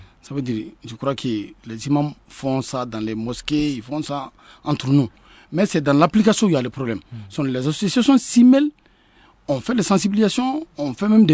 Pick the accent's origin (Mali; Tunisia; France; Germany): Mali; nous qui sommes des commerçants, nous sommes des Maliens